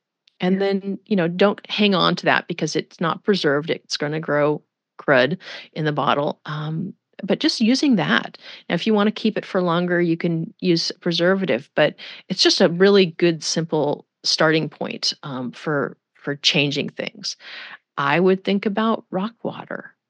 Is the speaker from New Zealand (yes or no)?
no; United States; I'll say Bach just because I'm an American